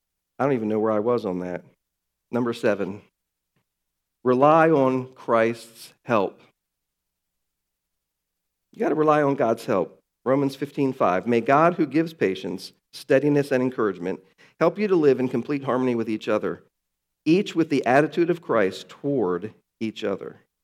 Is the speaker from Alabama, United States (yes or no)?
no; Baltimore, Maryland, United States; I grew up in Baltimore. It wasn't like that when I was growing up. But it's like that now.